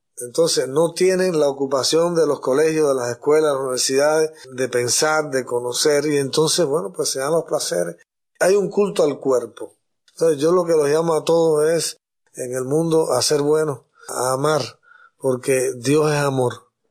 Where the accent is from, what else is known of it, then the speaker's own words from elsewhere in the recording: Camagüey, Cuba; Y yo los veo allá en mi ciudad de Camagüey